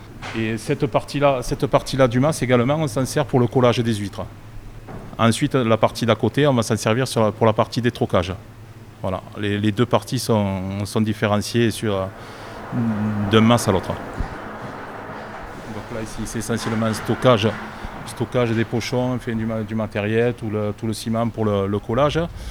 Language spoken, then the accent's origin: French; Sète, Occitanie, France; Parce que je suis de Sète, j'ai grandi au bord de l'étang, j'ai tout le temps baigné dans l'étang